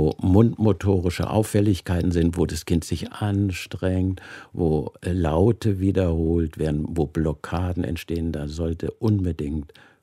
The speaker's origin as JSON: {"language": "German", "region": "Berlin", "country": "Germany", "tie": "born or raised there", "also_born_or_lived": "Prague, Czechia / Franconia, Germany", "said": "Da waren wir evakuiert, Großmutter und Bruder und ich, und sind dann haben in Franken auf dem Bauernhof das erste Jahr habe ich da verbracht und bin dann nach Berlin."}